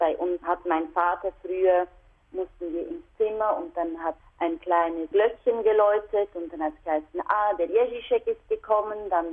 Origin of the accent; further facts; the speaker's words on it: Switzerland; also ich bin ja hier in der Schweiz geboren und aufgewachsen